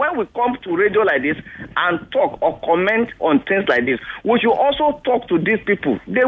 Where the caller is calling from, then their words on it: Ikeja, Lagos, Nigeria; from Ikeja.